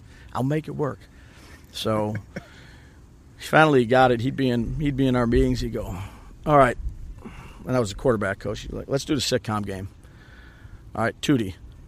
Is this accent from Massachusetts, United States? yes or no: no; Buffalo, New York, United States; it's a bunch of people from Buffalo, my hometown, some towns around there